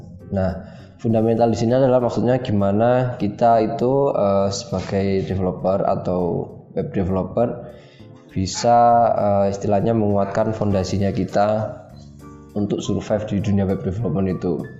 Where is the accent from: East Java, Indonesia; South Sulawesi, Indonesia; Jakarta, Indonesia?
East Java, Indonesia; Probolinggo; born there; Saya kelahiran Probolinggo beberapa tahun silam.